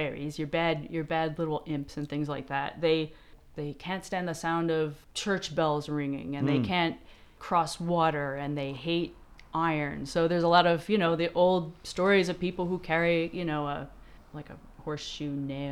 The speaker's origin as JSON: {"language": "English", "town": "St. Louis", "region": "Missouri", "country": "United States", "tie": "born there", "said": "Well, I was born in St. Louis and lived in several different states, whatever."}